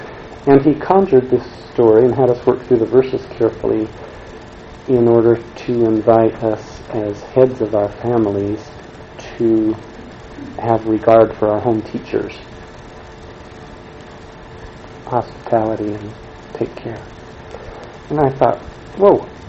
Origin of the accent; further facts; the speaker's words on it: Indiana, United States; While I was in town for this conference, I'm from Indiana